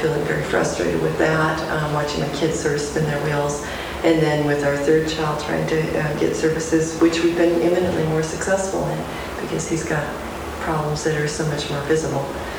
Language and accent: English; Fremont, Oregon, United States; I'm from Fremont, Oregon, and I'm the one that's also the parent of three kids.